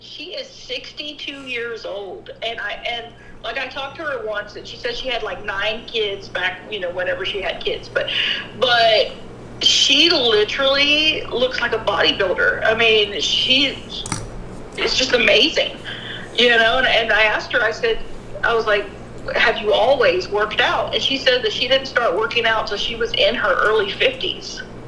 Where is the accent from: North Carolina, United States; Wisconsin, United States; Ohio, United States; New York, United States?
North Carolina, United States; moved away as an adult; now in Texas, United States; When I left home, you know, I moved from North Carolina to Texas.